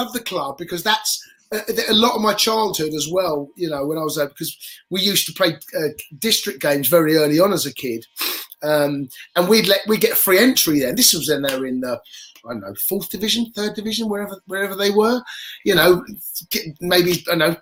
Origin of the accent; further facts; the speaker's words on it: Wimbledon, London, United Kingdom; Now, I grew up in Wimbledon. That's where I'm from, born and bred.